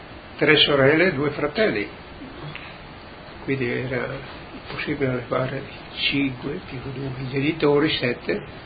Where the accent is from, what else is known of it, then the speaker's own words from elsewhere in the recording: Martignaco, Friuli-Venezia Giulia, Italy; born there; Nato a Martignaco, Udine, il 25 ottobre 1923.